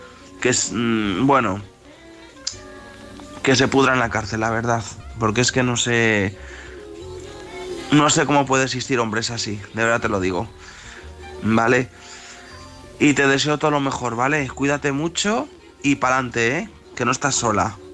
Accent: León, Castile and León, Spain

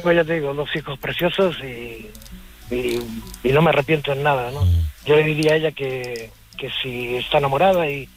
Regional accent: Canary Islands, Spain; esa Canarias... es mi opción, de si no lo arreglo, coger y volverme a mi tierra, que tengo mis hermanos, mi familia...

